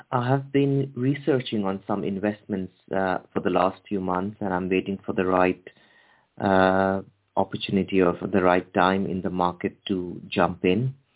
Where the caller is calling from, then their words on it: United Kingdom; I'm calling from the United Kingdom.